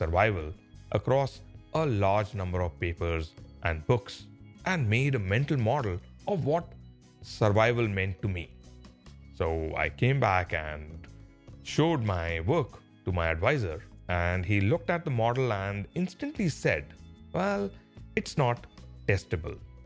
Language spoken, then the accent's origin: English; India; I grew up in India and lived and worked in a number of countries before going for a doctoral education.